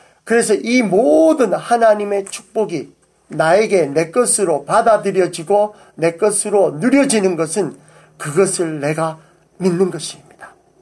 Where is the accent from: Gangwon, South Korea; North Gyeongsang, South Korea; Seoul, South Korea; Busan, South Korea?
Busan, South Korea; 제 고향 부산에서는 영도다리였습니다.